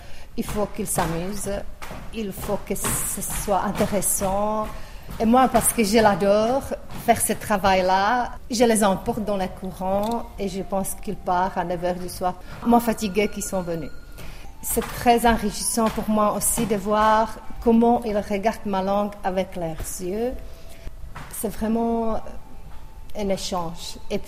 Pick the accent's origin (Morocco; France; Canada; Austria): Austria; Vienna; French is a second language; now in Belgium; Moi, franchement, je suis venue en Belgique de Vienne. Moi, je connaissais que trois choses. Bonjour, merci et je t'aime.